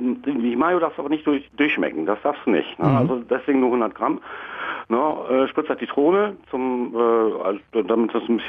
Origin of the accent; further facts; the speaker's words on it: Nordhorn, Lower Saxony, Germany; also born or lived in Viersen; Nee, ursprünglich kommen wir aus der Grafschaft Bentheim, aus Nordhorn. Und sind mal eine Zeit lang für 3 Jahre in Viersen gewesen